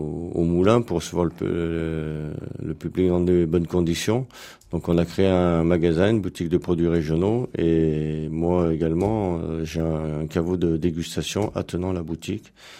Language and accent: French; Lyon, Auvergne-Rhône-Alpes, France; Mais moi, je suis né à Lyon, j'ai fait mes études sur la région lyonnaise.